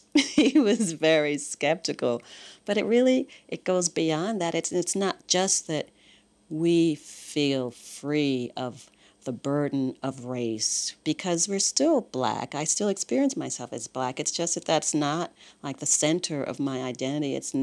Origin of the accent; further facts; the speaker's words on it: United States; accent: American; sometimes I wasn't as well received as I would be if I played up my American accent.